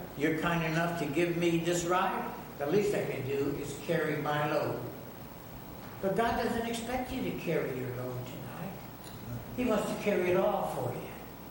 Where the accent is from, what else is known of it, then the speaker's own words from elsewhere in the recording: Connecticut, United States; indeed in the New England states, and I'm from Connecticut, part of the New England states